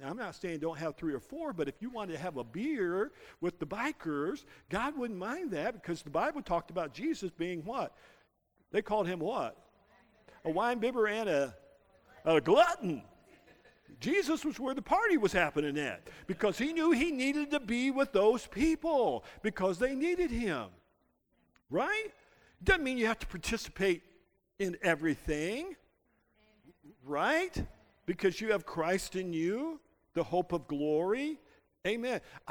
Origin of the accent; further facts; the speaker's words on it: Terre Haute, Indiana, United States; And I said, well, I'm from Terre Haute.